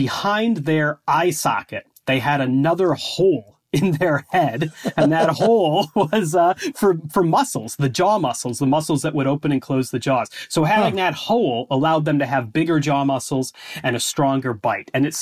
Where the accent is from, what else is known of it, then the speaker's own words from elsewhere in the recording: Chicago, Illinois, United States; moved away as an adult; now in United Kingdom; so I grew up in the Chicago area. You know, I live in Scotland now. I've been here about 10 years, but I'm from the Midwest. I'm from near Chicago.